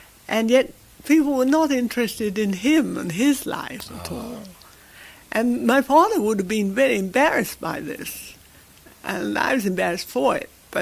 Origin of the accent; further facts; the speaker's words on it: Crowborough, South East England, United Kingdom; Oh, I grew up at Crowborough in Sussex, which was my father and mother's house.